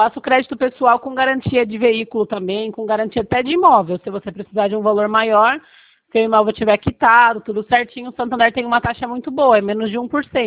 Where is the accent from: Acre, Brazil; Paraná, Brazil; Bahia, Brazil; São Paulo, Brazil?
São Paulo, Brazil; Sorocaba; Eu sou do Sorocaba.